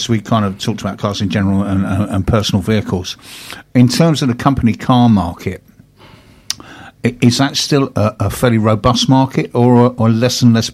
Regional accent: Bearsted, South East England, United Kingdom; When I was a kid growing up in Bursted, there used to be a second-hand car dealer

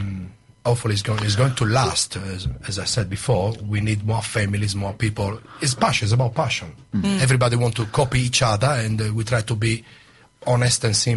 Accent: Sardinia, Italy; now in United Kingdom; I come from Sardinia with the ink squid black pasta.

